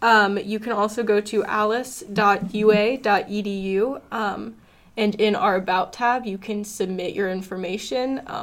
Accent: Florida, United States; I'm from Florida, so I have to go Miami. I have to rep Florida a little bit, at least.

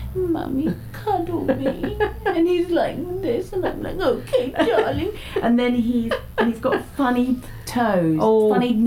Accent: Raynes Park, London, United Kingdom; I grew up in Raines Park, which is, you know, for those people who don't know, sort of zone 4 London

